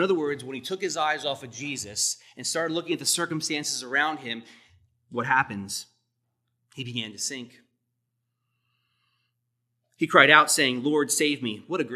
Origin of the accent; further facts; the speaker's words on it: Boyertown, Pennsylvania, United States; I remember in high school, you know, I grew up in Boyertown, okay? Don't hold that against me.